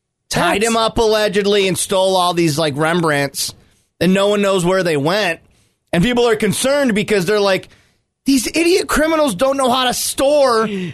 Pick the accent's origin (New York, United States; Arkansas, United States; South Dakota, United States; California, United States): New York, United States; Pennellville; Dude, growing up in Pennellville, like Pennellville and Baldwinsville are kind of similar, I guess, because they were like the halfway point between... People who are going from Syracuse to, like, the ports in Oswego.